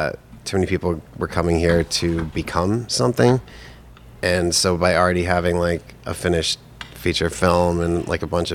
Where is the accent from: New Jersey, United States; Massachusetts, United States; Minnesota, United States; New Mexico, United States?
Massachusetts, United States; Holliston; But in where I grew up in Holliston, Massachusetts, every business was throwing themselves at us.